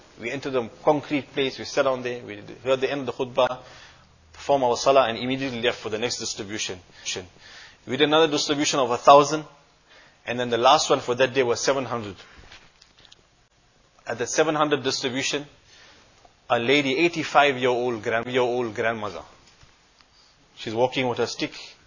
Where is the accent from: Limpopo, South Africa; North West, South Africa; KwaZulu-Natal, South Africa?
KwaZulu-Natal, South Africa; Durban; It's, for example, we're from Durban.